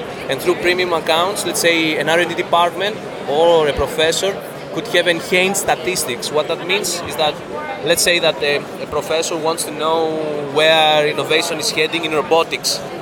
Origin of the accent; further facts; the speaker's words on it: Greece; I'm from Greece.